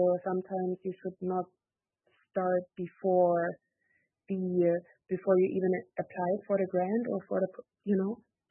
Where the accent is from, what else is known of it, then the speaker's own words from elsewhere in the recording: Watson Lake, Yukon, Canada; I'm from Watson Lake.